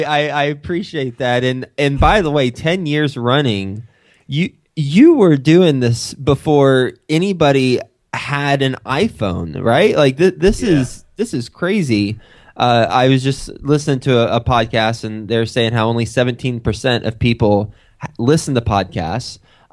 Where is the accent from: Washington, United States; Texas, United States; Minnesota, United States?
Texas, United States; moved away as an adult; also born or lived in New York City; my background is that I'm from Texas originally, went to Texas Tech University, and then graduated from there and went straight to New York City. So I went from cows and cotton to skyscrapers and pavement